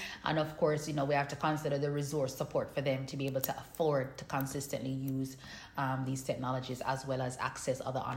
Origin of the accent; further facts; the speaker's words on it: Jamaica; and I'm from Jamaica.